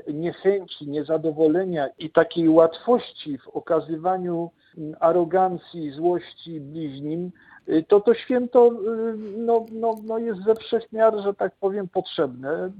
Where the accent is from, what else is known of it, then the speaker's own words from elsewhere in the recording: Kraków, Lesser Poland, Poland; Pochodzę z mieszczańskiej, krakowskiej rodziny, która o tę tradycję jest wsparta i w niej zakorzeniona.